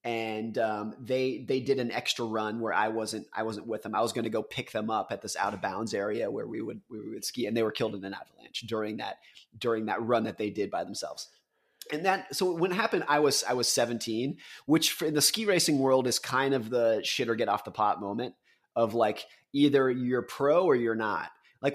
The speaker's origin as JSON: {"language": "English", "town": "Lake Tahoe", "country": "United States", "tie": "born or raised there", "said": "I grew up in Lake Tahoe and I was a competitive ski racer."}